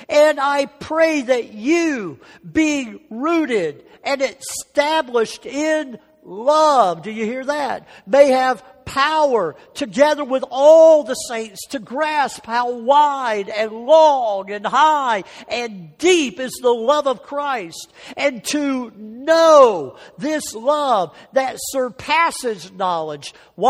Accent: Southern United States, United States; but I'm from the South, so I think I have a right to say this.

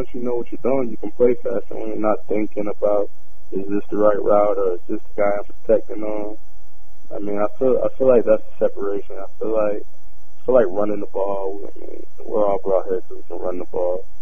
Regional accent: Delaware, United States; I'm from Delaware. You never really given things.

